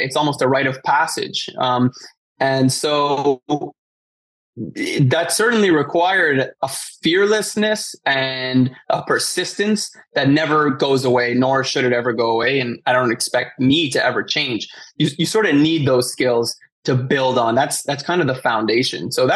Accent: Montreal, Quebec, Canada; I grew up in Montreal, born and raised.

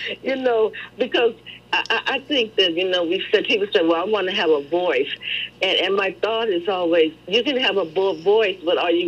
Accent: Memphis, Tennessee, United States; And I'm from Tennessee, from Memphis

